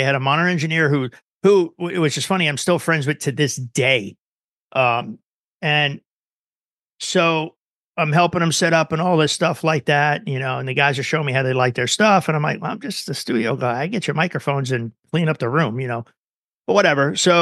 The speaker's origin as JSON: {"language": "English", "town": "Jersey City", "region": "New Jersey", "country": "United States", "tie": "born or raised there", "also_born_or_lived": "Ridgefield", "said": "I was born in Jersey City, then moved to Ridgefield when I was like 11."}